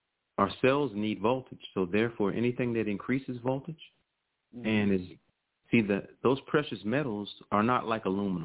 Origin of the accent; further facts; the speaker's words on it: Virginia, United States; You know, I'm from Virginia, so I've seen him, who he is.